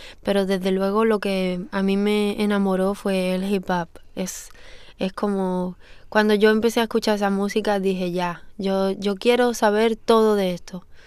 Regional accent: Seville, Andalusia, Spain; also born or lived in Jerez de la Frontera; mi familia es de Cádiz. Y bueno, yo crecí en Sevilla. Está bastante cerca, soy de cultura andaluza, digamos.

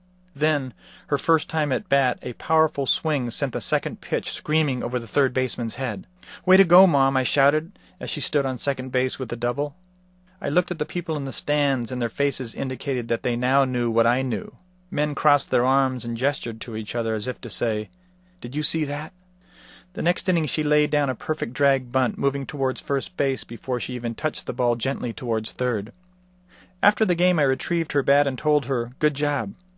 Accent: Lompoc, California, United States; In the summer of 1963, my hometown, Lompoc, California, held a Powder Puff baseball game.

